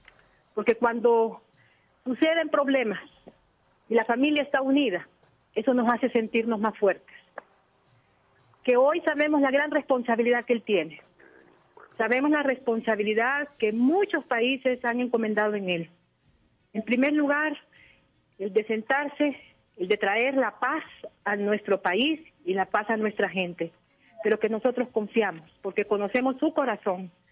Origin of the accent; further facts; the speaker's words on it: Honduras; nosotros somos hondureños, somos hondureñas y nosotros queremos estar aquí.